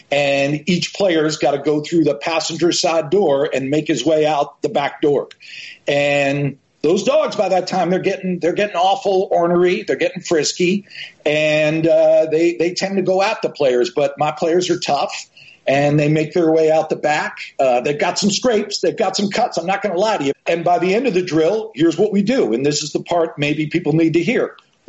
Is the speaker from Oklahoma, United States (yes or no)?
yes; Tulsa, Oklahoma, United States; God forbid I'm from Tulsa. I'm not from Miami. I'm not from New York City. I'm not from Los Angeles.